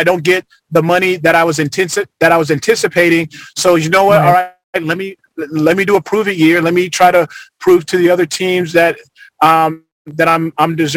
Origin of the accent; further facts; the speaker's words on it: Boston, Massachusetts, United States; born there; now in Arizona, United States; So I actually was born in Boston. I was born in Boston.